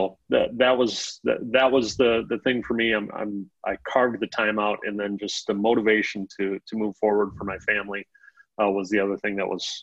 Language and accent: English; South Dakota, United States; I'm from South Dakota, right?